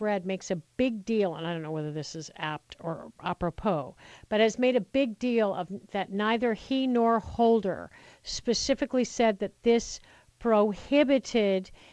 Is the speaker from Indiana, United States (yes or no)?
no; Colorado, United States; I grew up in Colorado, so I know whereof I speak, of Colorado spring snows.